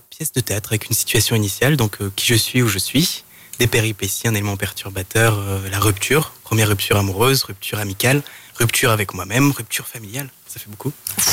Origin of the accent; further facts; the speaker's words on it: Nanterre, Île-de-France, France; also born or lived in Courbevoie; now in Lourdes, France; j'ai 28 ans, j'habite aujourd'hui à Lourdes, dans la cité mariale, depuis 5 ans, et je suis originaire d'Île-de-France. J'ai grandi à Nanterre, Courbevoie, banlieue parisienne proche, et j'ai fait mes études en Picardie.